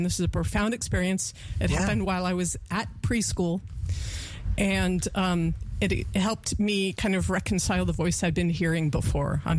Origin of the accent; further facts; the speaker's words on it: San Francisco, California, United States; Let's say I'm 4 years old in San Francisco. This is my hometown.